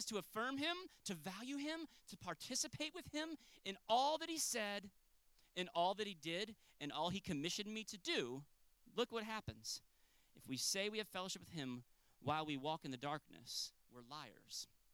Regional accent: Florida, United States; I'm from Florida. Those are my teams.

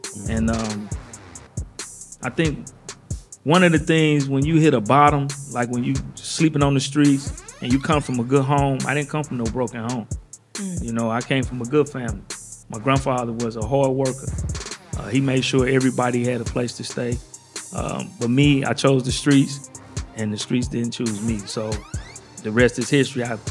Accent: Missouri, United States; I'm from the Wells Goodfellow, Hamilton Heights area, where it's a lot of violence, it's a lot of drugs, a lot of open air drug markets.

